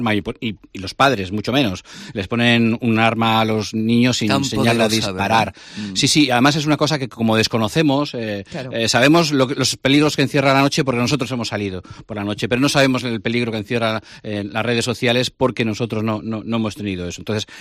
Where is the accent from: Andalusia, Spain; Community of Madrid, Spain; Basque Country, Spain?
Basque Country, Spain; Bilbao; now in Santander, Spain; Está muy cerquita de Bilbao, de mi tierra, entonces decidí vivir en Santander